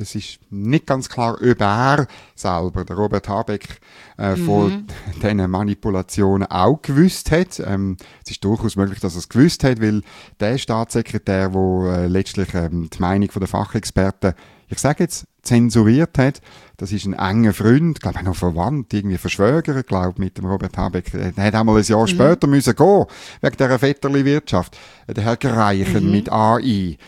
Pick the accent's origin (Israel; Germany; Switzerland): Switzerland; So werden wir als Schweizer uns müssen anders orientieren, was bei unserer Geografie ein bisschen schwierig ist